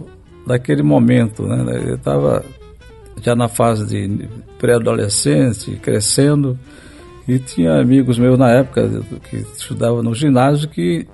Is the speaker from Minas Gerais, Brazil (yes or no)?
no; Pernambuco, Brazil; Eu vim de uma cidade lá no interior de Pernambuco.